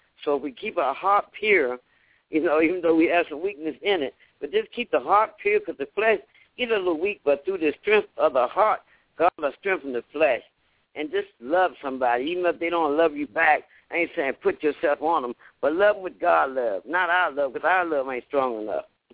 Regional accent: Washington, District of Columbia, United States; Yeah, I'm from Washington, D.C.

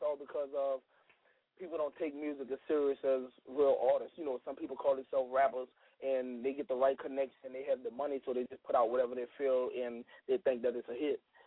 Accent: the South, United States; It's not the rap that's like just because I'm from the South, I'm a talk about what I have.

